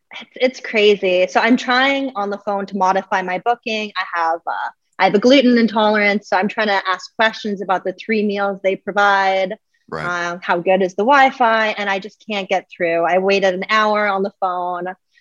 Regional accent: Canada; now in Panama; I'm Canadian and from Canada, but I came to Panama, right?

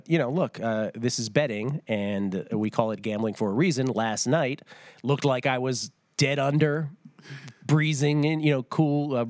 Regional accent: East Coast, United States; we grew up on the East Coast.

